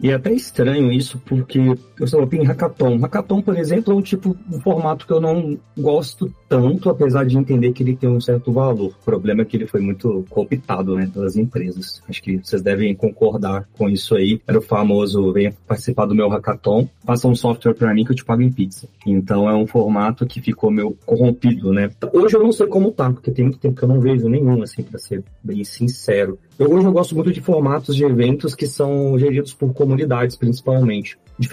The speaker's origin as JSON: {"language": "Portuguese", "town": "Belo Horizonte", "region": "Minas Gerais", "country": "Brazil", "said": "sou aqui de BH, Belo Horizonte, mineiro."}